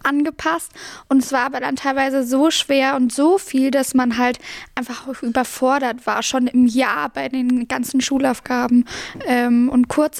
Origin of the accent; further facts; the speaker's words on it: Farchant, Bavaria, Germany; Aus Fahan, ja, das ist ein kleiner Vorort vor Garmisch, aber ja, ich wollte einfach eine Zeit lang ein bisschen weg von zu Hause